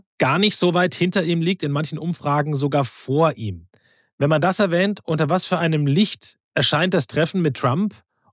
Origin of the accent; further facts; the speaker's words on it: Germany; Jetzt frage ich mich natürlich als Deutscher, läuft diese Entwicklung nicht auch konträr zur Politik der Europäischen Union?